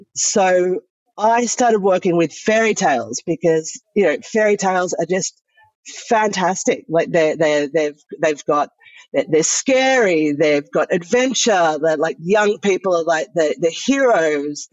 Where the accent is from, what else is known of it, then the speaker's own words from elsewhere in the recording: Australia; moved away as an adult; now in France; I am a theatre maker living in France, and I'm an Australian theatre maker. And I have been living here for the last 17 years